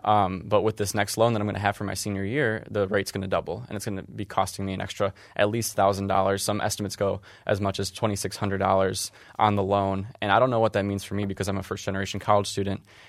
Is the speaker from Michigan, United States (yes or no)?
yes; Downriver, Michigan, United States; I come from Downriver, which has a lot of blue-collar working-class families.